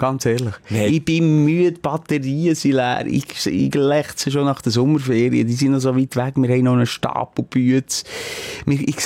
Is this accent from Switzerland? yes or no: yes; Switzerland; Sind wir Schweizer